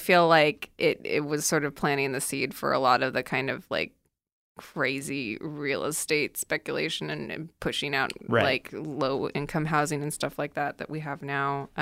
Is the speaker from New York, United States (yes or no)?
yes; New York City, New York, United States; Listen, I'm a New Yorker.